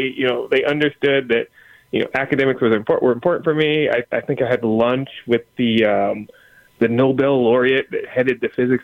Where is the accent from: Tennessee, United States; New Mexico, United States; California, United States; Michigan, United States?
Michigan, United States; I am from Michigan area, mid-Michigan area, closer to Lansing, the capital, but, Detroit, Lansing, and Grand Rapids, kind of the big ones.